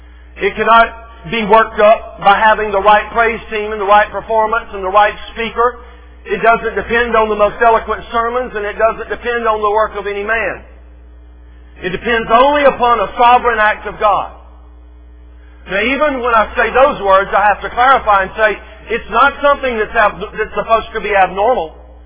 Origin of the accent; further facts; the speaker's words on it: the South, United States; when I was growing up in the South, we'd have a week-long meeting once each summer, the specific week of August every summer.